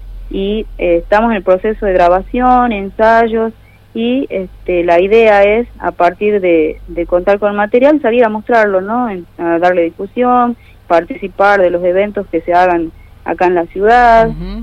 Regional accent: Tartagal, Salta, Argentina; No, somos todos de Tartagal.

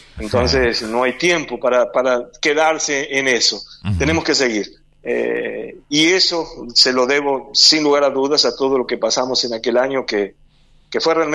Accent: Gualeguaychú, Entre Ríos, Argentina; de nuestra ciudad, de nuestro Gualeguaychú. Yo nací, me crié prácticamente toda mi vida enfrente a la penitenciaría, si bien no era Pueblo Nuevo, pero nos dividía la vía.

